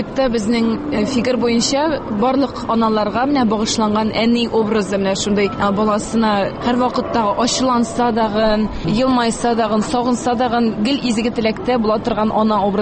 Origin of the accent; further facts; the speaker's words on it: Udomlya, Tver Oblast, Russia; born there; Әйе, Тивер өлкәсенең Удомль шәһәрендә тудык.